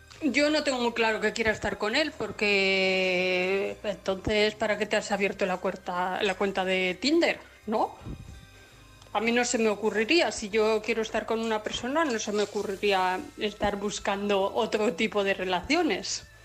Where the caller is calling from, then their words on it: Bilbao, Basque Country, Spain; corresponsal de Bilbao